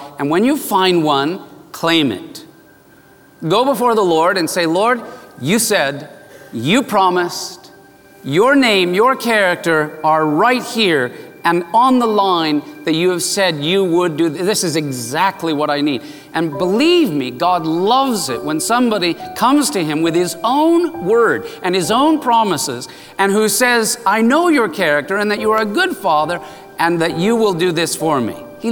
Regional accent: El Cajon, California, United States; I was raised out in El Cajon in East County.

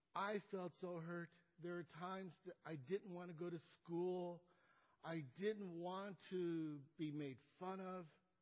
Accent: Japan; English is a second language; now in Gardena, United States; Most of you know that I came from Japan, me and my brother. English is my second language, and so we had to adapt. We moved to Gardena in 1965.

